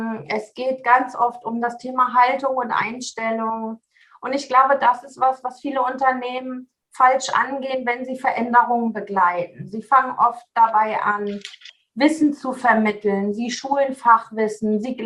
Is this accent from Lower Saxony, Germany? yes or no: yes; Seevetal, Lower Saxony, Germany; Ich komme aus Sevetal, sagtest du schon. Das ist so der Speckgürtel von Hamburg, ein nördlichster Zipfel von Niedersachsen. Dort lebe ich mit meinem Mann und meiner Teenager-Tochter.